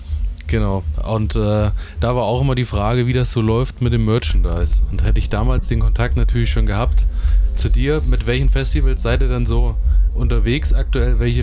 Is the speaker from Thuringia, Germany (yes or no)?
yes; Erfurt, Thuringia, Germany; Ich bin aus Erfurt.